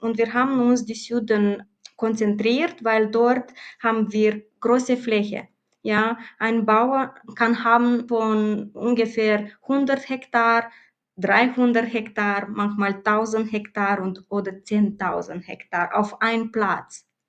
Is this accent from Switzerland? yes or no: no; Moldova; German is a second language; also born or lived in Romania; Wir kommen ursprünglich aus Moldawien, aber wir sind auch Rumänerinnen. Ja, wir haben Bürgerschaft, rumänische Bürgerschaft.